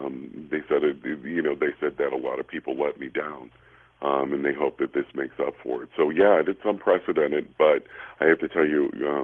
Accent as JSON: {"language": "English", "town": "Washington", "region": "Missouri", "country": "United States", "tie": "born or raised there", "said": "I was a kid from Washington, Missouri at that time. Union, Missouri is right next to Washington, but it's like light years apart."}